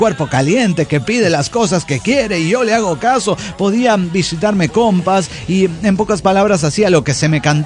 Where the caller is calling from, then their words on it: Cabo San Lucas, Baja California Sur, Mexico; de Cabo San Lucas, México.